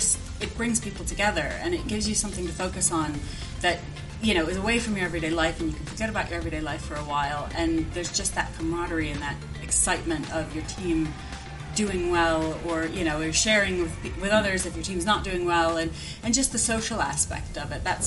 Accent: Painesville, Ohio, United States; moved away; I'm from Cleveland. Okay. I'm from Painesville on the east side.

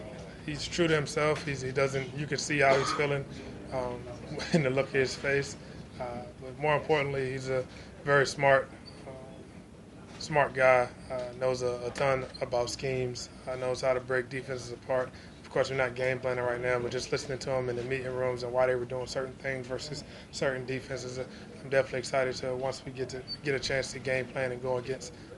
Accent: Virginia, United States; I grew up in Virginia. No professional sports, football or basketball.

